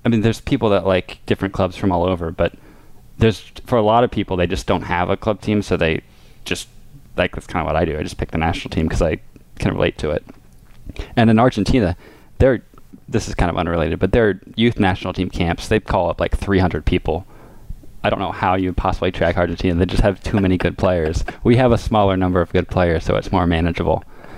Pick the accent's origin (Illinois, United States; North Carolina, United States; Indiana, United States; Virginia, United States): Virginia, United States; Richmond; now in New York, United States; My story, I'm from Virginia, Richmond, Virginia. I live in New York.